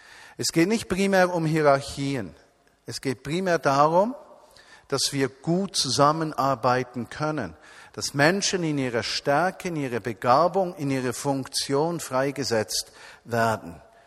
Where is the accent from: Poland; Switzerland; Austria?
Switzerland; Und ich merke, dass das für mich als Schweizer eine fundamentale Herausforderung ist.